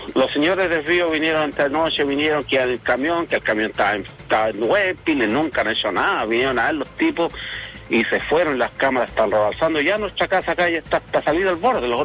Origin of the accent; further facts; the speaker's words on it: Tucapel, Biobío, Chile; yo soy de acá, de Tucapel, Covadonga 573, digo yo.